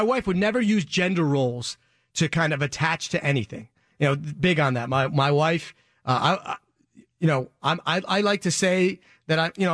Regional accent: New Jersey, United States; I grew up in Jersey. My first instinct is punch people in the face.

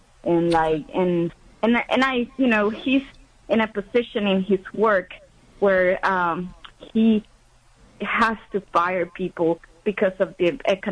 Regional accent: Nicaragua; I'm originally from Nicaragua

